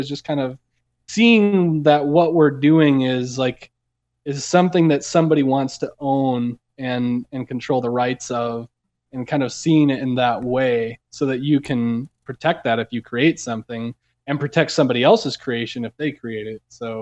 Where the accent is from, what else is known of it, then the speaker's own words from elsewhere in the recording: Platteville, Wisconsin, United States; So, you know, growing up in Wisconsin, everyone always says, so you must be a Packers fan then, right? And then I have to tell them the little story about Platteville, Wisconsin, and the Chicago Bears training camp.